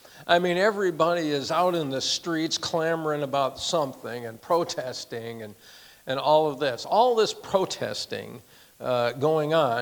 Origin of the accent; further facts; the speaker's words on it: United States; And it's, as an American, it's sad.